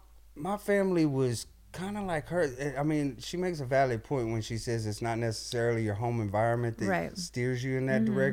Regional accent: Kingsville, Texas, United States; now in Oklahoma City, United States; when I moved to Oklahoma City, we came from Kingsville, Texas. So down in Kingsville, Texas, that's a small country town

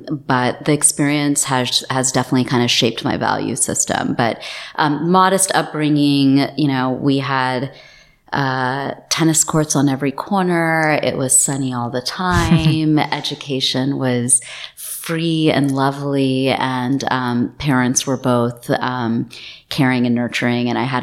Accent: Texas, United States; I was born and raised in Texas, in the United States. First generation born immigrants. My parents both came over from India via Africa and then over to Texas. It was a very modest upbringing.

